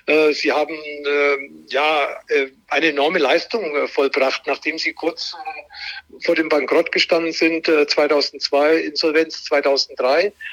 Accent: Mönchengladbach, North Rhine-Westphalia, Germany; wenn man 5 Jahre in Mönchengladbach groß geworden ist

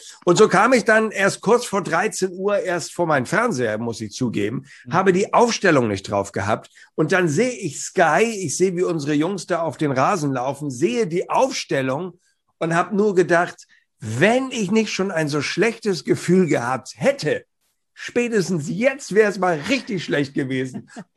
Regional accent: Hamburg, Germany; als Hamburger heißt ja nicht Lebewohl, sondern heißt auf Wiedersehen

